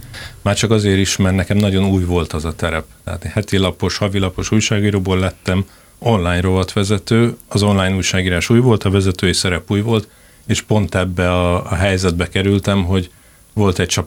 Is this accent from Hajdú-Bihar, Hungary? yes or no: no; Budapest, Hungary; Hát én otthon Budapesten vagyok, és ez az érzés az erősen megérkezett hozzám az elmúlt években, hogy micsoda ajándék az, hogyha ott élhetek felnőttként, ahol születtem, és ahol a gyökereim vannak